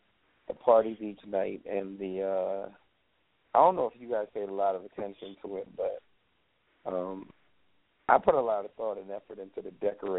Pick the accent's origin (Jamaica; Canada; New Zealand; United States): Jamaica; like, I'm Jamaican, so I understand the impact, like, some of the things that we're doing will have on the kids' lives.